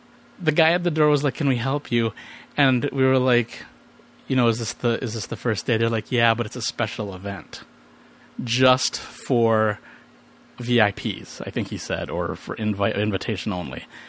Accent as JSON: {"language": "English", "town": "Chicago", "region": "Illinois", "country": "United States", "tie": "born there", "said": "The funny thing is, I had never been there. I was born here in Chicago."}